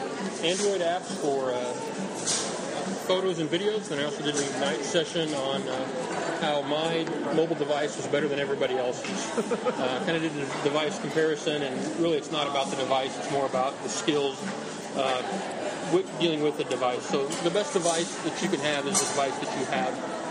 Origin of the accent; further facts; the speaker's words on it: Warrensburg, Missouri, United States; I work out of Columbia, but I'm from Warrensburg, Missouri.